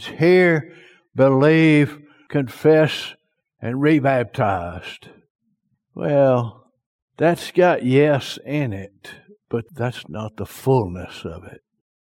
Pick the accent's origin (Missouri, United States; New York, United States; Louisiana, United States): Louisiana, United States; Spring Hill; I grew up in Spring Hill, Louisiana. I was there quite a long time till I grew up and we moved off to other places.